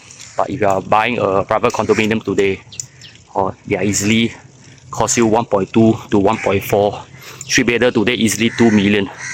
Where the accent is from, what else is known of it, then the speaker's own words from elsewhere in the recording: Singapore; So does it also means that as Singaporean ourselves, they are also very risk averse